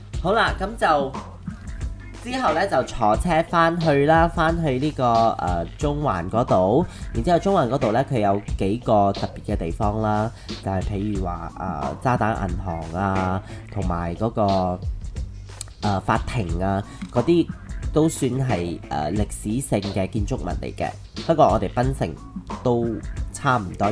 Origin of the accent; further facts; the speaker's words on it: Malaysia; 巴塞，我哋馬來西亞人係話巴塞係菜市嘅意思，係市場嘅意思